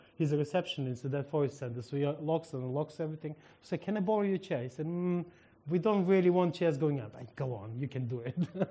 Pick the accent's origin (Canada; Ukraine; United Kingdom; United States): Ukraine; English is a second language; Because in Ukraine, we don't have them, and I'm Ukrainian, and my accent saves me, you know.